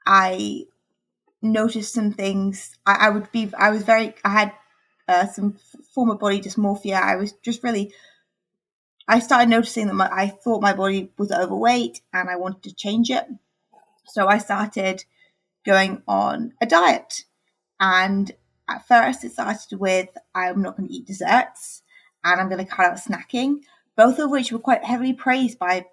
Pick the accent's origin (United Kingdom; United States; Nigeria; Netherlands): United Kingdom; England; I'm from England, and in England we transition to high school.